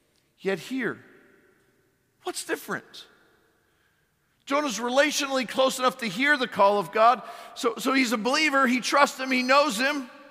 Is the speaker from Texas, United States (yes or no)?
no; Pennsylvania, United States; A church I grew up in Pennsylvania, all the way until I went to college, we never had air.